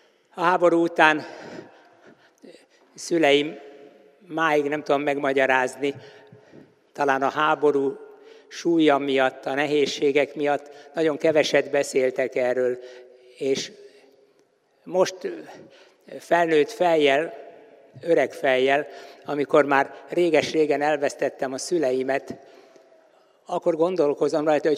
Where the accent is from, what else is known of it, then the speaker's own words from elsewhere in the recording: Szentendre, Pest, Hungary; Zsidó családban születtem, Szentendrén. Édesapám, édesanyám is ott született.